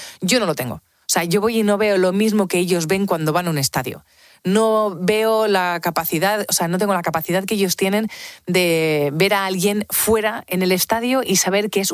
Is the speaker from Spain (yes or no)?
yes; Autol, La Rioja, Spain; also born or lived in Quel; yo soy de Autol y de Kel, que son dos pueblos, uno a 5 kilómetros del otro, y que tienen hasta distinto acento, distintas palabras, distintos platos.